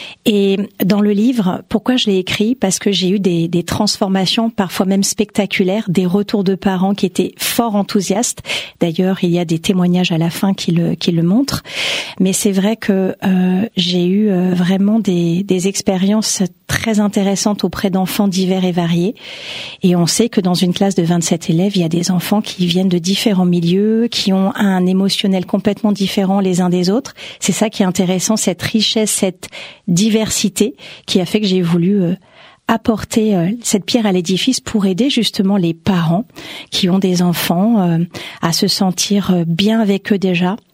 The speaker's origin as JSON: {"language": "French", "town": "Paris", "region": "Île-de-France", "country": "France", "tie": "born or raised there", "said": "Je suis parisienne. Je suis née à Paris 14, 14e arrondissement."}